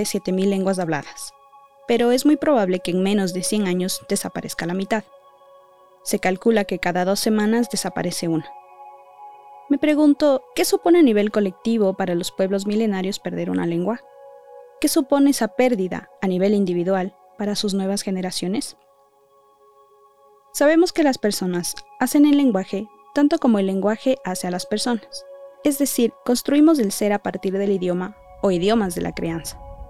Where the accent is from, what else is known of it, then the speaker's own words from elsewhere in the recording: Ecuador; no sé hablar el idioma nativo de mi pueblo, el quichua